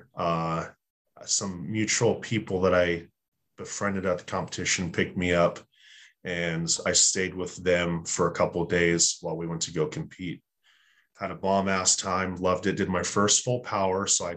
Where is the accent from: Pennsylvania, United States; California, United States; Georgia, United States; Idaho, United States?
Georgia, United States; Fort Stewart; born there; where I was born in Georgia, Fort Stewart. Okay. And my dad's family lived there. So I lived there for a time